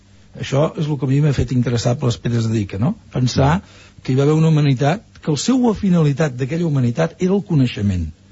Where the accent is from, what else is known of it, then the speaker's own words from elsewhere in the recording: Catalonia, Spain; jo estava molt lluny de casa meva, esclar, jo soc de, com veieu, doncs soc de Catalunya